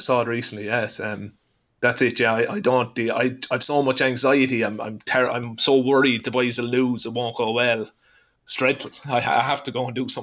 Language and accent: English; Portlaoise, Leinster, Ireland; when I grew up in Portlaoise, I went to watch Portlaoise play